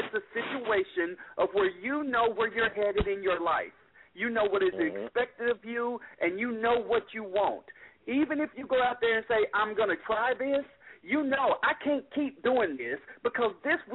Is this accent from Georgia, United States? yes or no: no; Knoxville, Tennessee, United States; I'm from Knoxville, Tennessee. I grew up an athlete, and I've never smoked or drank in my life.